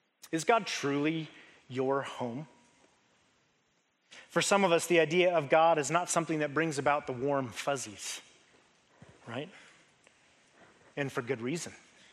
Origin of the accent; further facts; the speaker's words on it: Denver, Colorado, United States; I'm from Denver. And in Denver, the mountains, the big mountains, the mountains, the only mountains in Denver, are on the west.